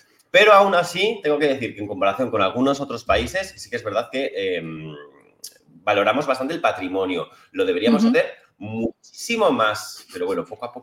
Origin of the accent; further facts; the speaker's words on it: Barcelona, Catalonia, Spain; now in Valencia, Spain; como barcelonés, y en realidad vivo en Valencia, pero yo soy de Barcelona, pertenezco a una ciudad que organizó dos exposiciones universales, la de 1888 y la de 1929.